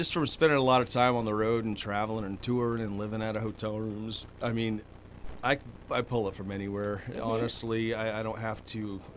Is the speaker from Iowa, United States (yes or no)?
yes; Mediapolis, Iowa, United States; I graduated from a little town in Mediapolis, Iowa.